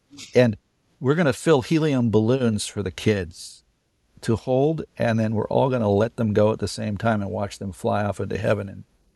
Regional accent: California, United States; I grew up in California in the 60s and 70s.

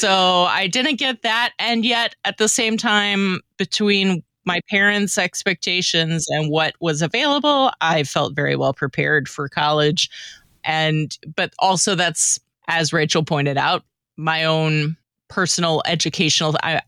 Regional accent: Little Rock, Arkansas, United States; also born or lived in New Orleans; When I was growing up in Little Rock, I don't know, maybe there was a Lutheran school, maybe not, but Little Rock, Arkansas is not a hotbed of Lutherans. Then we moved to New Orleans, even fewer Lutherans.

